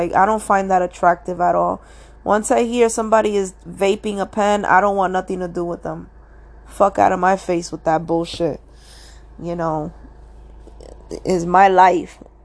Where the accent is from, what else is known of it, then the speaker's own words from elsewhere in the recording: New York City, New York, United States; I come from the hood. I'm from Washington Heights, New York City. I was born 1985, you know.